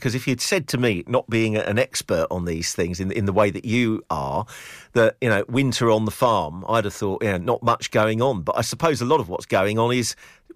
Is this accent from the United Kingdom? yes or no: yes; Brentwood, East of England, United Kingdom; born there; I can say this because I was born in Essex, in Brentwood. That's where I was born.